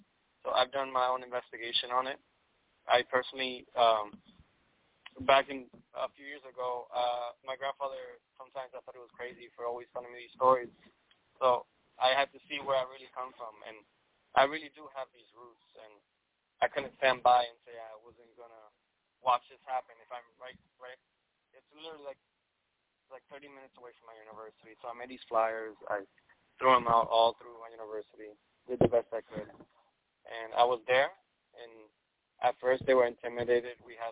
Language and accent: English; Arecibo, Puerto Rico; Oh, well, I'm from Puerto Rico. I was born and raised in Arecibo.